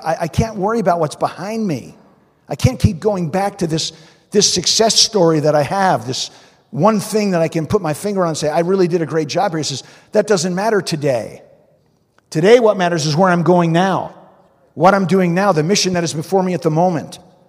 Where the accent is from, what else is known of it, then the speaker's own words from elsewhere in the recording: New Jersey, United States; Yeah, I'm from New Jersey. That's fair game.